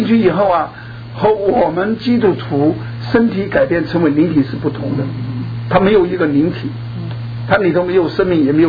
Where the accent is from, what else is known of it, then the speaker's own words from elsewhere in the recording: China; 那么因为我是从大陆来